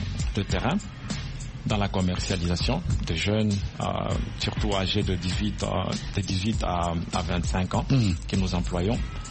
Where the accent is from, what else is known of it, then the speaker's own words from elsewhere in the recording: Beni, North Kivu, DR Congo; En fait, je viens de la RDC, oui. La ville de Beni.